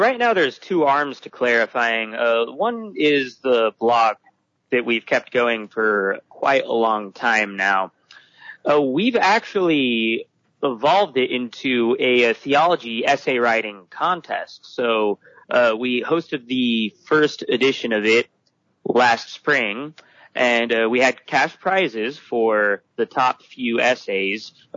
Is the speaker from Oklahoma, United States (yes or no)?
no; Portland, Oregon, United States; I grew up Catholic in Portland, Oregon, part of the country that, you know, I noticed often really struggled to understand the tenets of Catholicism.